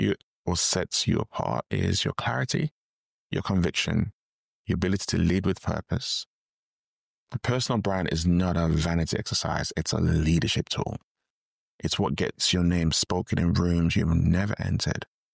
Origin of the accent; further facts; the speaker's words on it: Nigeria; Yeah, I'm Nigerian, it happens.